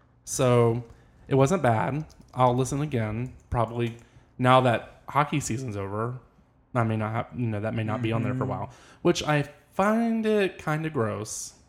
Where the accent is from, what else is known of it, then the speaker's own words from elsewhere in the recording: the South, United States; Y'all, I'm from the South and we're redneck as hell.